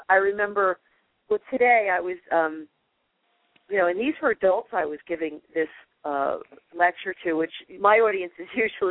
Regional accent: New Jersey, United States; I'll never forget when I moved from North Jersey to the Shore area in second grade.

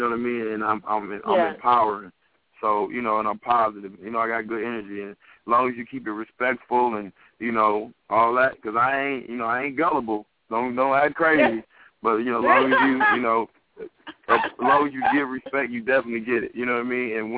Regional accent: Detroit, Michigan, United States; Like I went down to Mississippi. I'm like, ooh, this is country. Because I was from Detroit.

